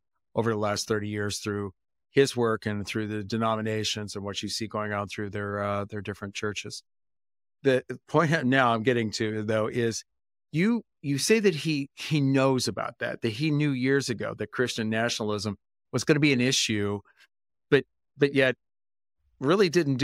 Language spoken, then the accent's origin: English; Midwest, United States; where I grew up in the Midwest, we didn't talk about things like this.